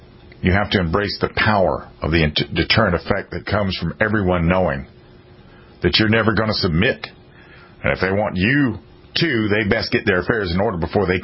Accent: United States; born there; I am an American, born, and I want what is best for America.

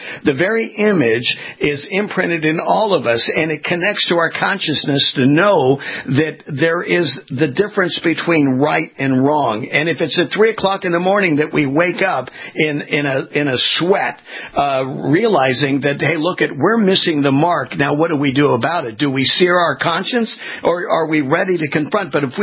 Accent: California, United States; I was born and raised in California.

